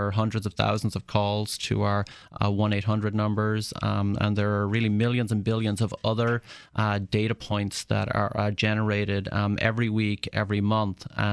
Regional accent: Ireland; moved away as an adult; now in United States; So, I'm originally from Ireland. I grew up there and went to undergraduate in Ireland at University College Dublin. Back in 1994, I had the lucky happenstance of qualifying for a green card

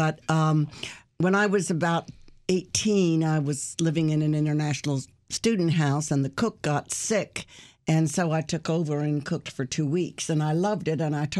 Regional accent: Virginia, United States; No, I grew up in Virginia. I grew up.

